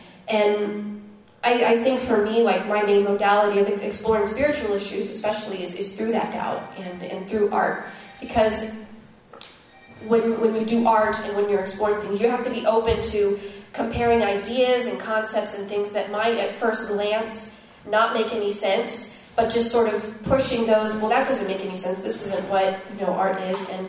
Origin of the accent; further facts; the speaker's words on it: Anderson, Indiana, United States; So if you think that's hard, try growing up in Anderson, Indiana, with a bindi on your head just because you think it's cool.